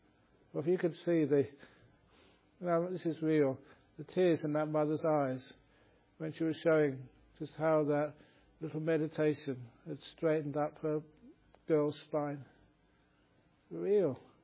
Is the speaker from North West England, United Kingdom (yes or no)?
no; London, United Kingdom; And growing up in London, I used to go to great rock concerts.